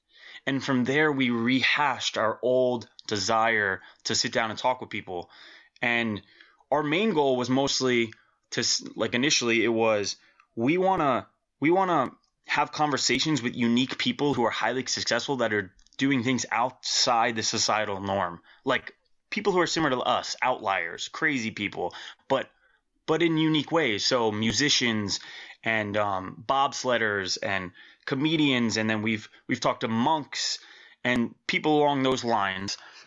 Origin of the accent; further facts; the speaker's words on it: Florida, United States; Well, we're South Florida boys